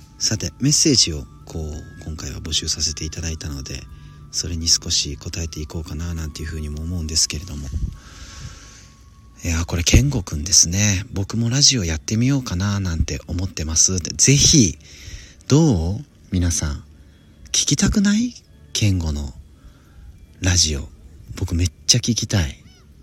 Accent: Iwaki, Fukushima, Japan; この旅の終わりは自分の地元のいわきで千秋楽を迎える

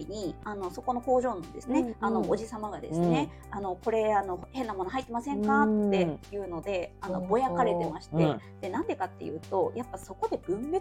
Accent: Oita, Japan; 私地元大分なんですけど

